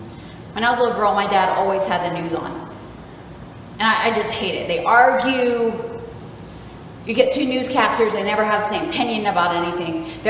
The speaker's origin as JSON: {"language": "English", "town": "Niceville", "region": "Florida", "country": "United States", "said": "I'm a local, so I call Fort Walton like this whole geographical location. I'm from Niceville."}